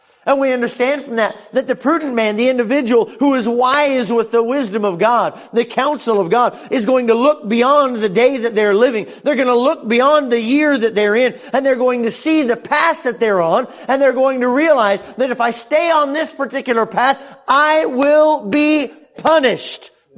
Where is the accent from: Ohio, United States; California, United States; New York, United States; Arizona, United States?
California, United States; Sacramento; now in Charleston, United States; And we moved from Sacramento, California, out to the wonderful Charleston, South Carolina.